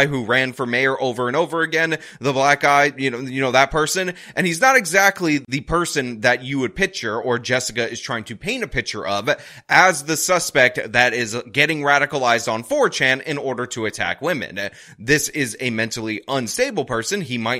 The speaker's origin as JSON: {"language": "English", "region": "New York", "country": "United States", "said": "as a New Yorker and as a world-class detective"}